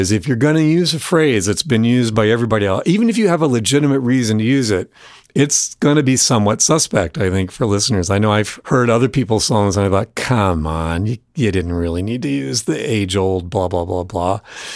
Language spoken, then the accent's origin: English; North Carolina, United States; my hometown in North Carolina had been devastated by Hurricane Helene